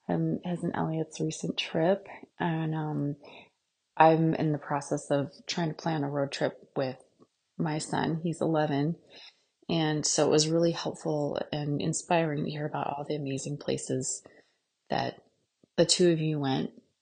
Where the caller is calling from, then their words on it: Montana, United States; I'm calling from Montana